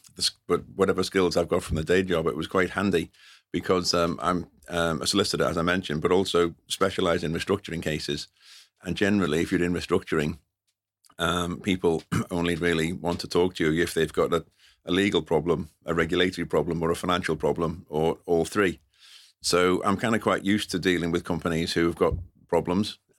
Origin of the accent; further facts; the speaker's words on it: London, United Kingdom; started following Saracens a bit because I'm a North London boy. They were always kind of my team. I'm half Irish.